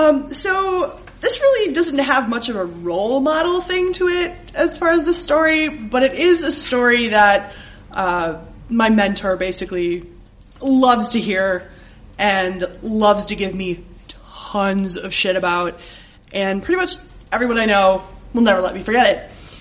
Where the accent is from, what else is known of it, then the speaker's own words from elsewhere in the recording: Wisconsin, United States; I'm from Wisconsin. Free drinks.